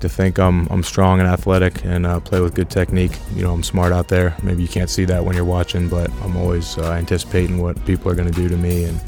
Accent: State College, Pennsylvania, United States; back in my home state, close to my home in State College, PA, at Penn State, where I played

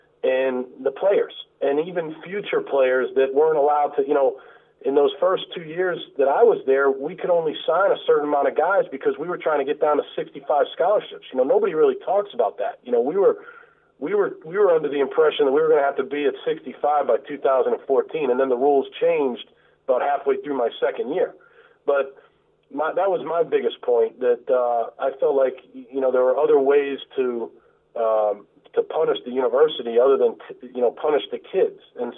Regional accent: Boston, Massachusetts, United States; You know, I'm from Boston, and, you know, Philadelphia is another great northeastern city.

